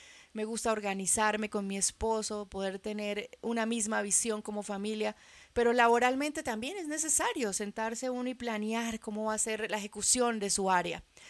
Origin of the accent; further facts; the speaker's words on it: Cali, Valle del Cauca, Colombia; porque yo soy de Cali.